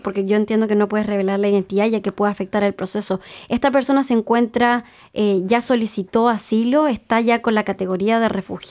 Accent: Chile; yo que soy chilena y que tuve que pedir visas para estar acá

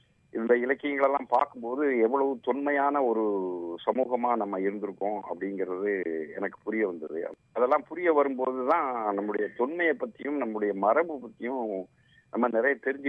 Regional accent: Mulaikaraipatti, Tamil Nadu, India; now in Tirunelveli, India; நான் இப்ப இருக்கிறதும் திருநெல்வேலி நகரத்துல இருக்கிறேன். என்னுடைய சொந்த ஊர்ன்னு சொன்னா திருநெல்வேலி பகுதியில இருந்து ஒரு 20 கிலோமீட்டர் தள்ளி இருக்கிற மூளைக்கரைப்பட்டின்னு ஒரு சின்ன கிராமம். அங்கதான் நான் பிறந்தேன். எங்க அப்பா அம்மா எல்லாம் அங்கதான் இருந்தாங்க.

